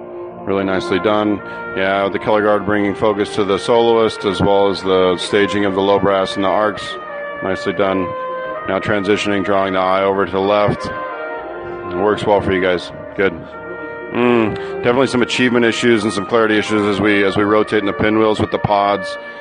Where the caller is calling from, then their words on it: Indianapolis, Indiana, United States; I'm joining you from Indianapolis, Indiana.